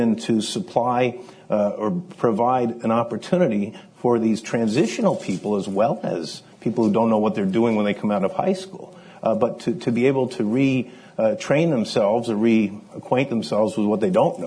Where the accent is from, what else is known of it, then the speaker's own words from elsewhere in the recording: Rhode Island, United States; I'm from Rhode Island. It's a strange little place, and it is little.